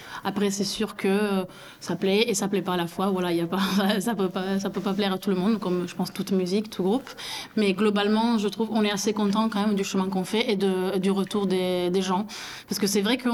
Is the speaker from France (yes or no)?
yes; Toulouse, Occitanie, France; on vient tous de Toulouse ou aux alentours